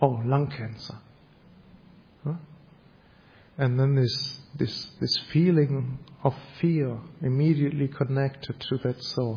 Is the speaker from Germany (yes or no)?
yes; Germany; I come from Germany